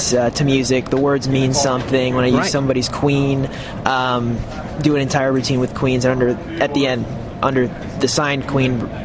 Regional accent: Columbus, Ohio, United States; because that was, you know, I grew up around Columbus. It's great, a great area for magicians.

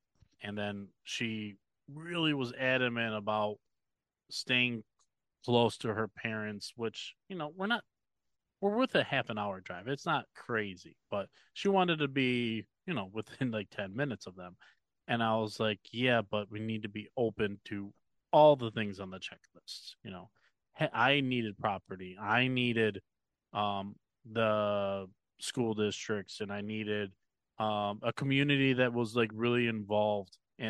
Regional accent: Buffalo, New York, United States; it's a huge, big deal now in Western New York, Buffalo. And I love that it's here in my hometown.

